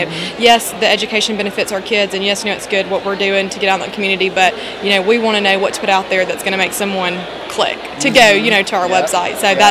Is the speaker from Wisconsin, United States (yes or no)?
no; Jackson, Mississippi, United States; Jackson, Mississippi.